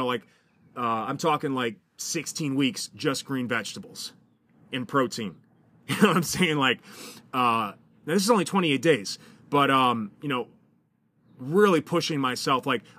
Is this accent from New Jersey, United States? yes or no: no; Milwaukee, Wisconsin, United States; When I was a fat fuck growing up in Milwaukee, Wisconsin, the cold, frozen tundra